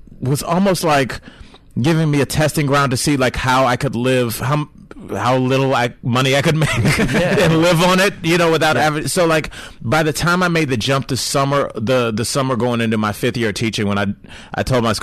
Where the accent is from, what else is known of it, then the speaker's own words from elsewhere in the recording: Cleveland, Ohio, United States; I grew up in Cleveland, Ohio.